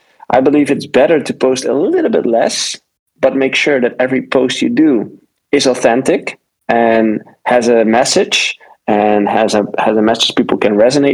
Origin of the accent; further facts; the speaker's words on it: Suriname; Because I'm from Suriname, where electronic dance music is only liked by a small group.